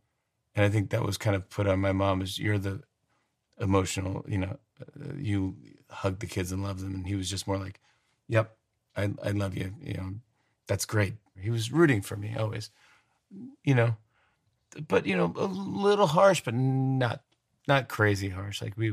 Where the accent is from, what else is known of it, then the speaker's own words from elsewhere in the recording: Saugerties, New York, United States; now in Manhattan, United States; going home to the house where I grew up in Saugerties, New York